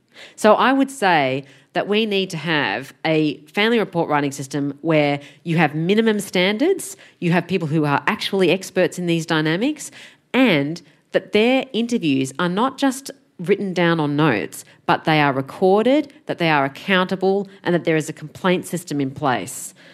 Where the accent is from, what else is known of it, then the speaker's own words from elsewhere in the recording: Sydney, New South Wales, Australia; I come from Sydney